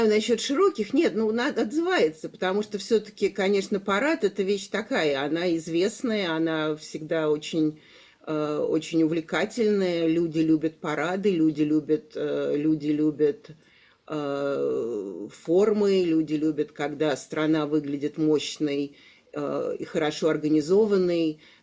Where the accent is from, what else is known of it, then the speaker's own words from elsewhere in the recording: Russia; Поскольку мы люди русские из России, то как русские из России у нас практически всегда кризис